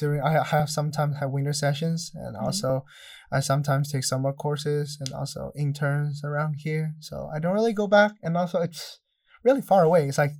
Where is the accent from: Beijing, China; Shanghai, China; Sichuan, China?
Shanghai, China; English is a second language; now in United States; Shanghai. So that's the southern part of China. So there's no snow.